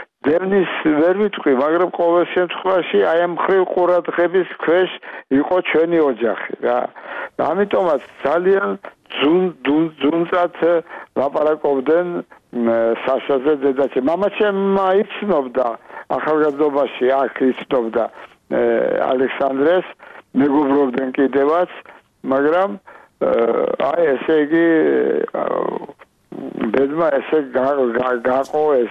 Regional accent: Tbilisi, Georgia; born there; რომ საშა წავიდა საფრანგეთში იმ სახლიდან, დღევანდელ ტაბიზის ქუჩიდან, სადაც მე დავიბადე. იმ სახლში დავიბადე, საიდანაც საშა წავიდა საფრანგეთში სასწავლებლად.

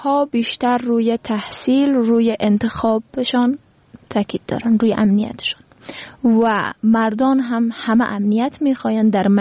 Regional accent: Afghanistan; من به عنوان یک فرد، به عنوان یک افغان

